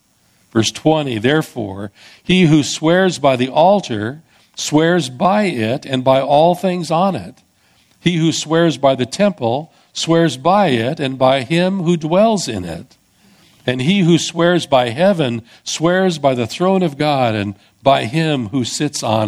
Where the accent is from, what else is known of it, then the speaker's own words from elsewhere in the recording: San Jose, California, United States; also born or lived in Iowa; We grew up in Iowa, we came from, but grew up mostly in San Jose, California, and most of my schooling was there.